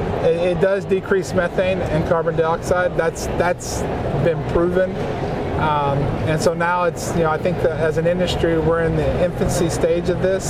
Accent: Southern US, United States; certainly where I grew up in the South, that, you know, we feed cake or cubes.

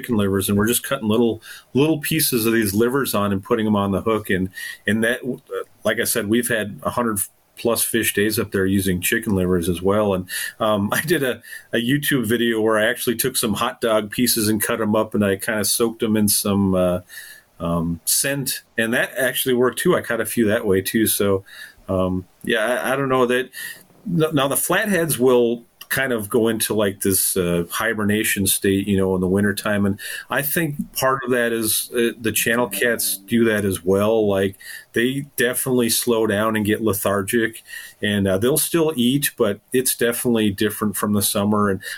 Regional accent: Minnesota, United States; So what happened with me is I grew up on Lake Vermilion and I fished up there like my whole childhood

